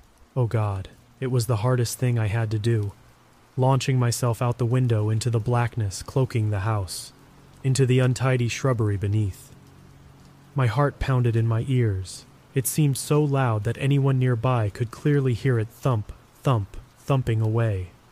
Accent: Coventry, West Midlands, United Kingdom; I was born in Edgewick, an area in the English city of Coventry, and I grew up in the 1970s.

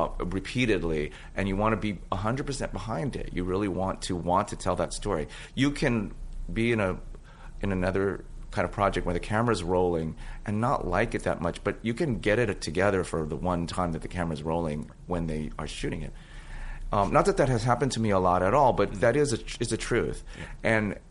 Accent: San Francisco, California, United States; Which is my hometown, And actually, that played some kind of a role in it. Lauren and I are both from San Francisco.

